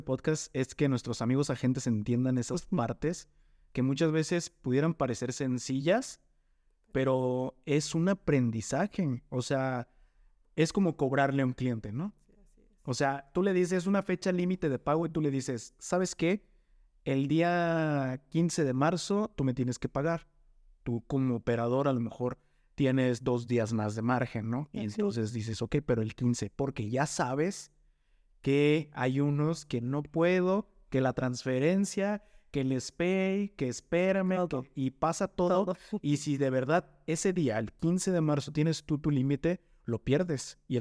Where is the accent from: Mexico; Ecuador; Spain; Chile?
Mexico; como buenos mexicanos, tenemos nuestro margen